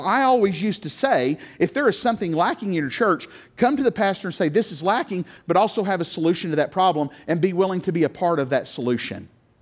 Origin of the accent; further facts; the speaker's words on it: Tecumseh, Oklahoma, United States; the Pentecostal church that I grew up in Tecumseh, Oklahoma.